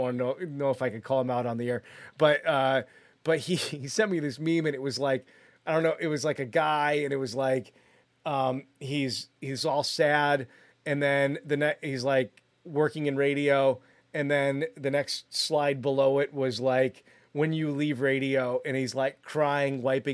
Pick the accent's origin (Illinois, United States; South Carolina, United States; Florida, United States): Illinois, United States; where are you from? I'm like, you know where Starve Rock is? Like, yeah